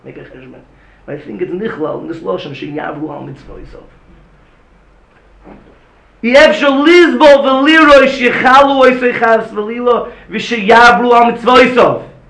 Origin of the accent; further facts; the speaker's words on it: United States; As an American, it's something that, ugh, yeah, other cultures have absolutely no problem with it.